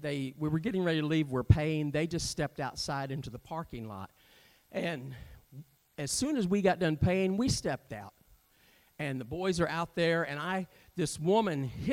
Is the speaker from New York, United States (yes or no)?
no; Missouri, United States; also born or lived in Burney; I was born in Burney, Missouri, grew up in southeast Missouri, but a time, there you go. Some of them call it Swamp East Missouri.